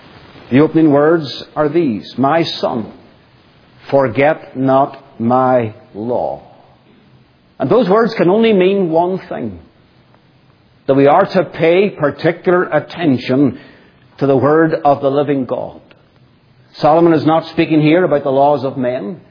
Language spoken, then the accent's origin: English; Northern Ireland, United Kingdom; I'm not from America, obviously. I'm from Northern Ireland.